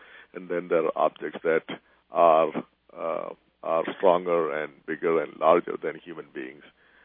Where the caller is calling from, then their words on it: St. Louis, Missouri, United States; I'm talking from St. Louis, and 15 miles west of me is a $9 million Hindu temple building